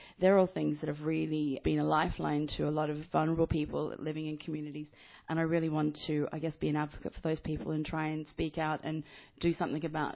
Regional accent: Gerogery, New South Wales, Australia; now in Ireland; I'm not from Ireland originally. I'm from Australia. I've been living in Ireland for the last 8 years. I come from a little country town in Australia called Gerogery. It's on the border of New South Wales and Victoria. It's just north of Melbourne.

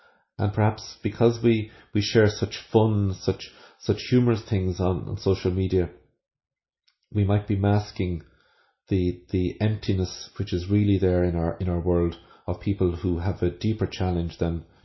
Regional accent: Ireland; And I would feel that we need, as good Irish people, to connect with them

